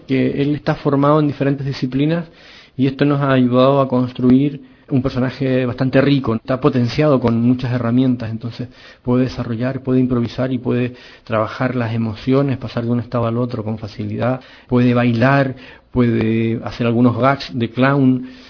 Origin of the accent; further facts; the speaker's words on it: Chile; moved away; Yo soy chileno y en Chile se hace mucho teatro en la calle, es muy gestual el teatro que se hacía, por lo menos cuando yo vivía allá